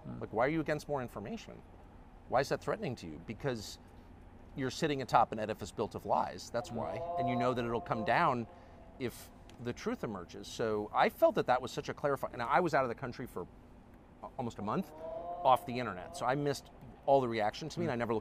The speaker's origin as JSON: {"language": "English", "country": "United States", "said": "No, I'm not. I'm an American."}